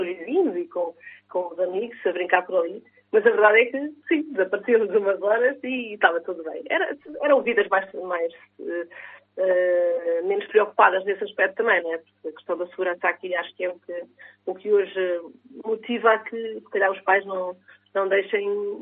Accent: Coimbra, Portugal; Eu sou de Coimbra, sim. E eu nasci em 78.

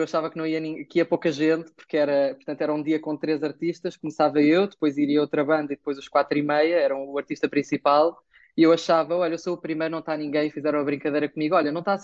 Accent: Tomar, Santarém, Portugal; moved away as an adult; now in Lisbon, Portugal; Nascido e criado em Tomar, portanto, nasci em Tomar e cresci até aos 18 anos, depois saí para ir para a faculdade em Lisboa e por aí me mantive. E pronto, foi em Tomar que cresci

